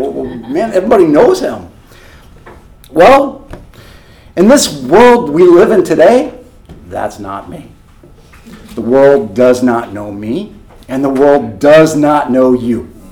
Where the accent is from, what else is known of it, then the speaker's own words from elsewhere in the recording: Belleville, Illinois, United States; I grew up in Belleville, Illinois, and that's the church area that I'm from. I was born there in the church